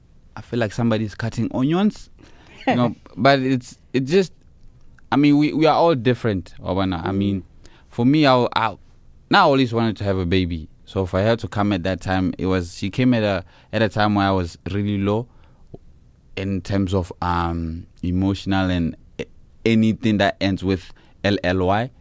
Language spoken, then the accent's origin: English; Botswana